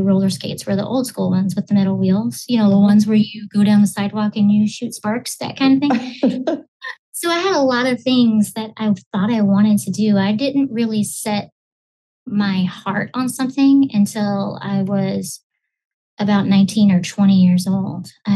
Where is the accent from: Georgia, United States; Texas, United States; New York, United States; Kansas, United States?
Texas, United States; So I grew up in Texas. So I'm a Texas native, go Cowboys.